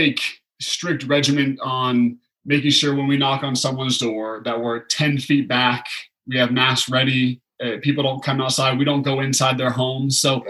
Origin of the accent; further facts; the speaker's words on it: Beaverton, Oregon, United States; Obviously I'm very biased at Nike because that's where I grew up in Beaverton, Oregon.